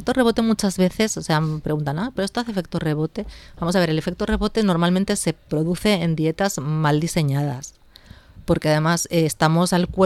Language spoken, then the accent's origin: Spanish; Spain; somos españoles, nos gusta celebrar las cosas comiendo